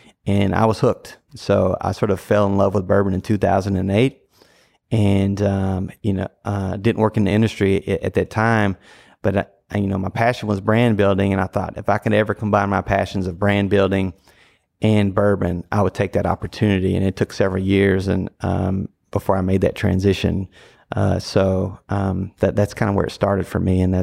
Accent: Nashville, Tennessee, United States; moved away as an adult; also born or lived in Louisville; No, I grew up in Nashville, Tennessee. So grew up there. So that's what, you know, that's why my allegiances lie there.

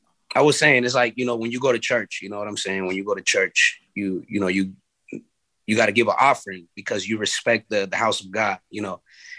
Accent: California, United States; And then, you know, we'll mix it in with also with the hip hop from, you know, being influenced that we are from the Bay as well.

